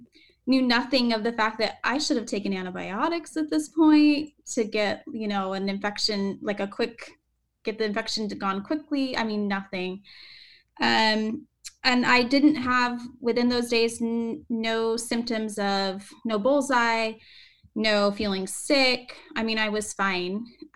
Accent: West Coast, United States; now in Northern Virginia, United States; So I live in Northern Virginia, not too far from DC area, which is like Lyme epidemic, right? I'm from the West Coast

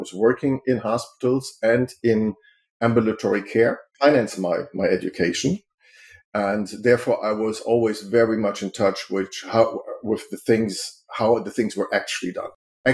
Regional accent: Germany; My mom is French, but I grew up in Germany.

